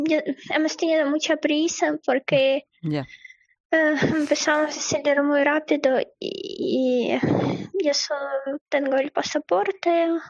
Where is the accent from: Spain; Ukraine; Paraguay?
Ukraine; Spanish is a second language; No, yo no voy a salir de Ucrania por ahora porque toda mi familia está aquí y es mi tierra. Yo estudiaba aquí, yo toda la vida vivo aquí